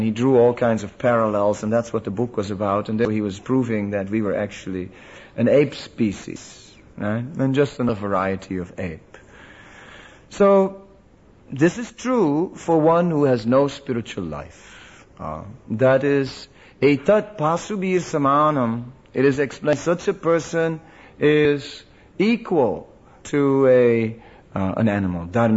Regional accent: Amsterdam, North Holland, Netherlands; I was from Amsterdam, and that should say enough in itself, right? I think everyone understands what it's like to grow up in Amsterdam and just, to have too much money in your pocket and not knowing what to do with it.

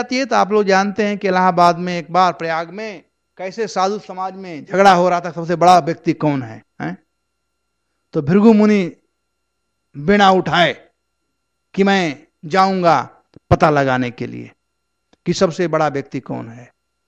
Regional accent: Bihar, India; मैं बिहार से हूं

